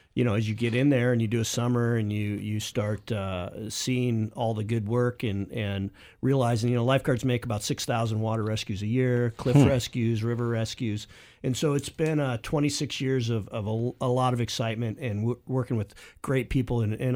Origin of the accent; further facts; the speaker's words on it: California, United States; Yeah, I grew up in Orange County. I grew up in a time when it was still orange groves and wheat fields, and it was a great place to grow up.